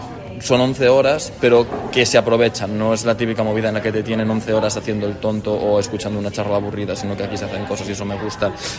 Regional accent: Galicia, Spain; moved away; yo, porque soy gallego, vengo de Galicia y llevo aquí bastante poquito tiempo

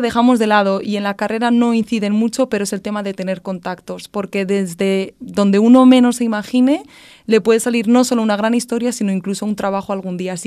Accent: Spain; Entonces, entender y comparar las dos realidades diferentes y ajenas a uno como español es muy difícil, pero muy enriquecedor.

